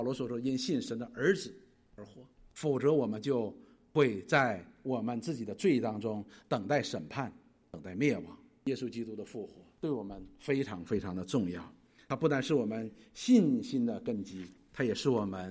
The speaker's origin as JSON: {"language": "Chinese", "country": "China", "said": "我们中国人讲一句话叫血肉相连"}